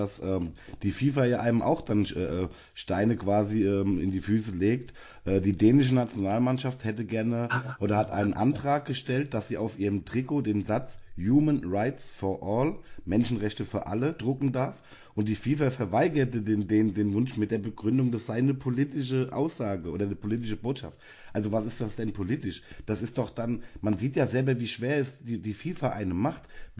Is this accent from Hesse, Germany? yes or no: yes; Frankfurt, Hesse, Germany; wir als Frankfurter freuen uns natürlich, dass er dabei ist.